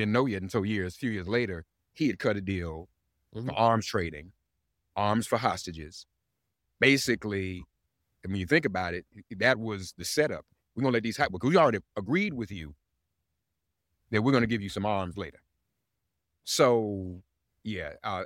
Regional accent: Nashville, Tennessee, United States; Mookie grew up not far from my hometown in Nashville

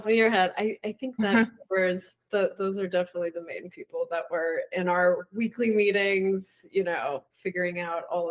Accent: Kansas City, Missouri, United States; And I'm also from Kansas City

